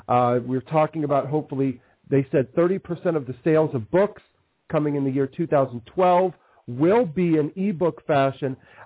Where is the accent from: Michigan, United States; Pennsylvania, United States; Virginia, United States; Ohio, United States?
Ohio, United States; Columbus; And seeing as we're from Columbus, you know, we're kind of from the same place here in Ohio in the Midwest.